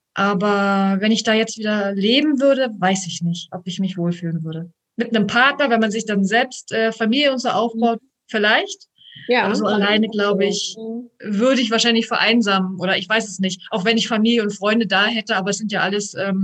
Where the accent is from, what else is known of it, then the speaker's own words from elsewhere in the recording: Brandenburg, Germany; now in Hamburg, Germany; Nein, ich bin keine gebürtige Hamburgerin. Ich komme ursprünglich aus dem Spreewald in Brandenburg, lebe aber jetzt seit 15 Jahren in Hamburg.